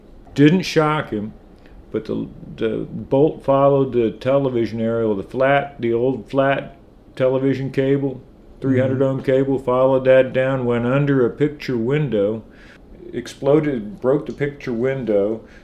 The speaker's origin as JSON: {"language": "English", "town": "Byron", "region": "Indiana", "country": "United States", "tie": "born or raised there", "said": "We moved to a house near Byron, Indiana"}